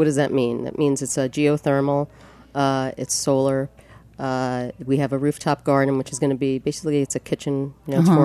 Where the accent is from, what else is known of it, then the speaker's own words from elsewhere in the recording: Hawthorne, New York, United States; I grew up in Hawthorne, New York, which is, you know, about 30 minutes outside of New York City.